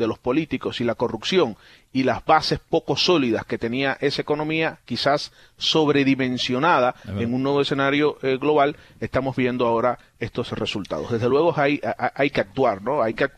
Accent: Cuba; Yo, desde luego, como cubano

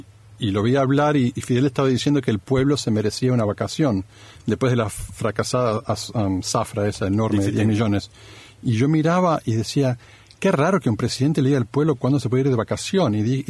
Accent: Baltimore, Maryland, United States; born there; also born or lived in Buenos Aires; Nací en Baltimore, viví en Buenos Aires y nunca estuve en Cuba.

